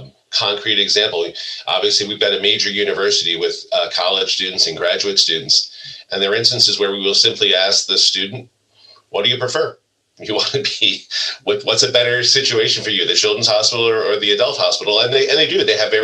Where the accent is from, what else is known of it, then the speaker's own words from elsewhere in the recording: East Coast, United States; now in Stanford, United States; I've been here now a while, but I grew up on the East Coast like Dr. Grant.